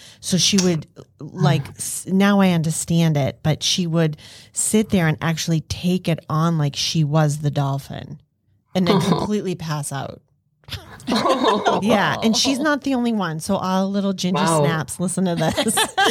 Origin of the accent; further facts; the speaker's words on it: Massachusetts, United States; accent: Boston; Amen, sister, with my Boston accent.